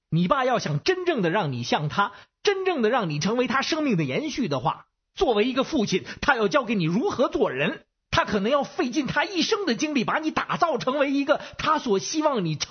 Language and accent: Chinese; Beijing, China; 我是北京的